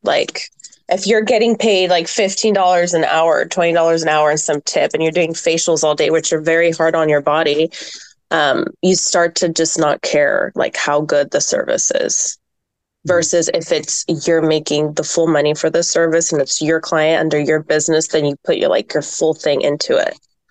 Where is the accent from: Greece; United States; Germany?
Greece; because I am originally from Greece and I go there a lot